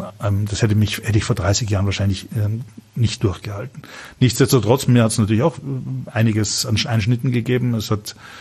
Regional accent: Vienna, Austria; Ich komme aus Wien, wir haben das Jammern erfunden.

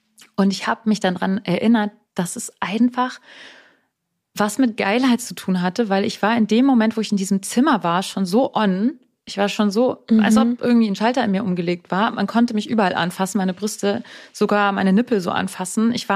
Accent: Germany; Und da ich ja Muttersprachlerin bin, hat dieser eine Satz schon gereicht, um zu sagen, hallo, ich bin Deutsche.

